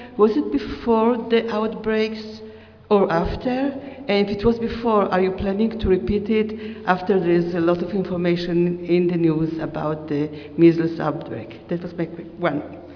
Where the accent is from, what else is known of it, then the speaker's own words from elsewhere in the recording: Massachusetts, United States; I'm from Massachusetts.